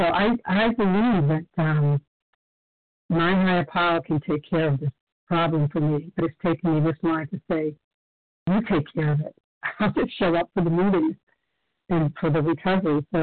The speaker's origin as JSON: {"language": "English", "town": "Cape Cod", "region": "Massachusetts", "country": "United States", "said": "I'm from Cape Cod, Massachusetts."}